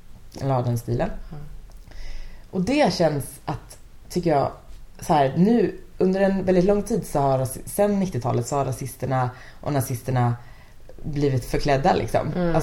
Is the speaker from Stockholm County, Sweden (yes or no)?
no; Vänersborg, Västra Götaland County, Sweden; alltså i Vänersborg där jag kommer ifrån, som ligger väldigt nära Trollhättan.